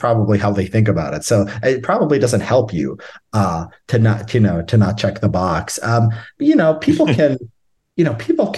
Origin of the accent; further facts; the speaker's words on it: Chicago, Illinois, United States; born there; Yes, I was born right outside Chicago.